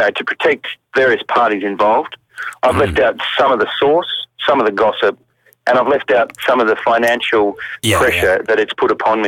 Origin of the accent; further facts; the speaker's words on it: Australia; as an Australian, who'd listened to their music since I was a child